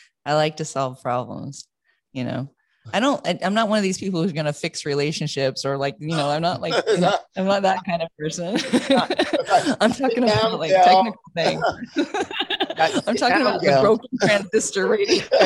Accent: Midwest, United States; we grew up pretty poor in the Midwest United States.

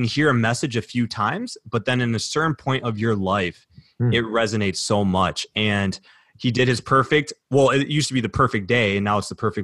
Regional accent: Detroit, Michigan, United States; I'm from Detroit.

